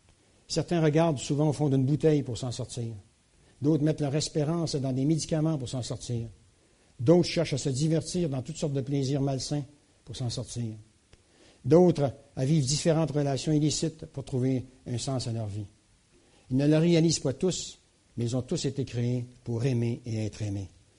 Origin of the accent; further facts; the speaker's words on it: Quebec, Canada; moi je viens du Québec, donc je vais vous parler de ce que je connais.